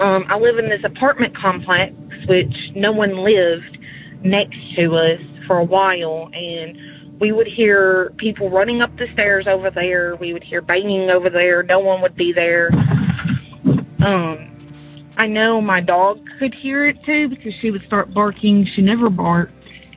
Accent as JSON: {"language": "English", "town": "Dukedom", "region": "Tennessee", "country": "United States", "also_born_or_lived": "Martin, Tennessee", "said": "I am from Martin, Tennessee. But before that, I was from Dukedom, Tennessee, which is in the middle of nowhere."}